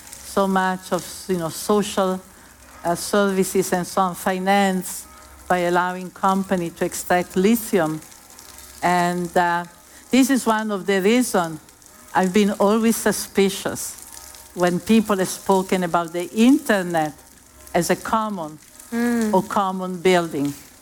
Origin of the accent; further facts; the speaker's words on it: Italy; I come from Italy and we have so many songs